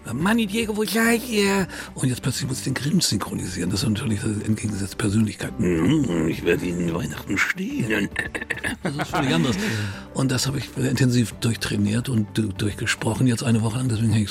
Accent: Lower Saxony, Germany; Ich bin in Friesland geboren. Ich bin da 20, habe da 20 Jahre gelebt. Meine ganze Jugend habe ich da verbracht.

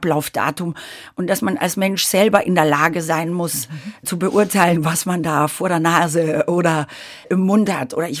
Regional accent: Ottensheim, Upper Austria, Austria; also born or lived in Linz; So ja, ich bin in Linz im Krankenhaus geboren, aber in Ottensheim

